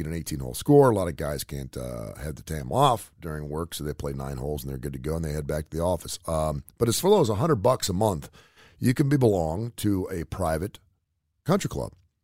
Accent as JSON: {"language": "English", "town": "Cincinnati", "region": "Ohio", "country": "United States", "tie": "born or raised there", "said": "They're going to be playing my hometown of Cincinnati, Ohio, for the first time in 42 years."}